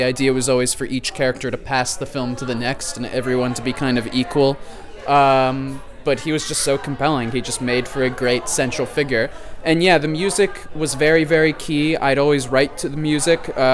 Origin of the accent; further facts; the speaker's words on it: New York, United States; As a New Yorker, you know, I've got a New York film.